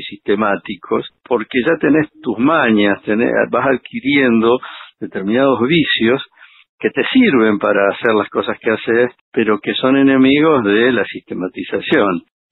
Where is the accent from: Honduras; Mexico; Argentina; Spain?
Argentina; Venado Tuerto, Santa Fe; Primero con una profesora de pueblo de mi ciudad natal, Venado Tuerto.